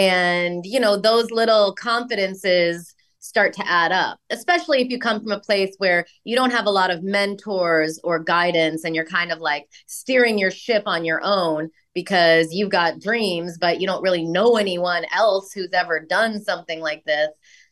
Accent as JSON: {"language": "English", "region": "Illinois", "country": "United States", "tie": "born or raised there", "said": "For me, like when I grew up in Illinois, and basically, you know, I'd work in a grocery store"}